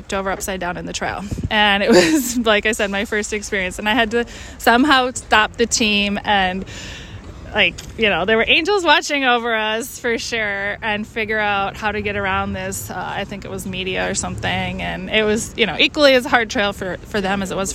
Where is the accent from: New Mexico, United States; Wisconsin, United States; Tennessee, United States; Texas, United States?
Wisconsin, United States; I grew up in Wisconsin, and my parents were mushers.